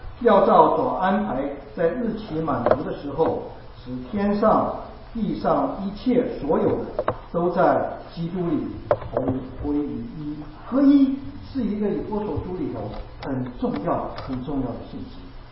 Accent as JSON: {"language": "Chinese", "country": "China", "said": "对我们中国人而言，这个墙我们有很深刻的印象，我们有没有万里长城呢？"}